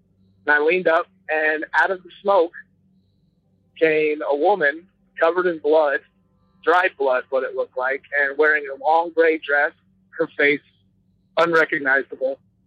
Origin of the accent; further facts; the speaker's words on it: Iowa, United States; I'm from Iowa.